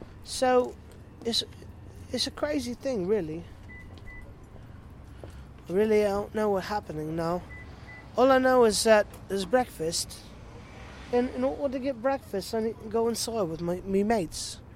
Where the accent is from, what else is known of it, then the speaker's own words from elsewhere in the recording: Milwaukee, Wisconsin, United States; But, see, the truth of it is, I'm not really from Wolverhampton. I'm from Milwaukee in Wisconsin.